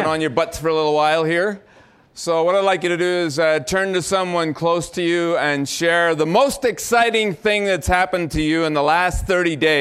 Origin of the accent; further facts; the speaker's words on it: Belfast, Northern Ireland, United Kingdom; now in Calgary, Canada; I'm not from Calgary originally. I got out of the war zone in Northern Ireland in 1974, a little nice quiet place called Belfast, and my fortune was to come straight to Calgary, and I've been here ever since.